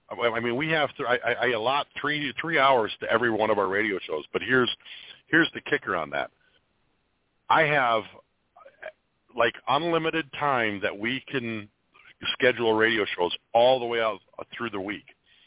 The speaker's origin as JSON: {"language": "English", "region": "Minnesota", "country": "United States", "said": "I'm from Southwest Minnesota, and it's nice to have."}